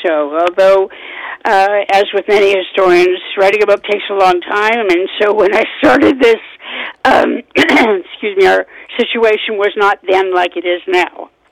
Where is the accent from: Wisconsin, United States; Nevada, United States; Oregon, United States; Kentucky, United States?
Oregon, United States; Portland; One of the things that came as a surprise to me is that my hometown, Portland, Oregon, was one of the Klan's strongest cities.